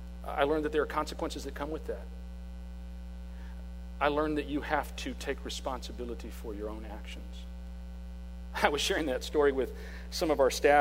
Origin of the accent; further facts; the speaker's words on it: El Paso, Texas, United States; and we lived in El Paso, Texas, my hometown, and we were in a two-bedroom apartment